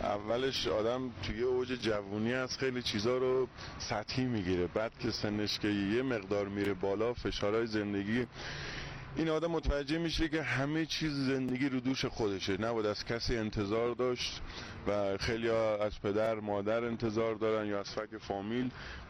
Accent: Nowshahr, Mazandaran, Iran; من خطه سرسبز شمال

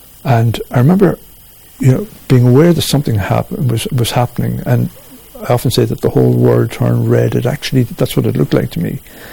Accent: Munster, Ireland; I'm a Catholic from South Tipperary

